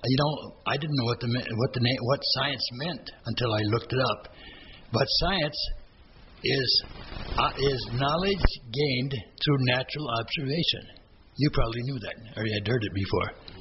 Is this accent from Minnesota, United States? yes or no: no; Missouri, United States; You know, I'm from Missouri. You got to show me.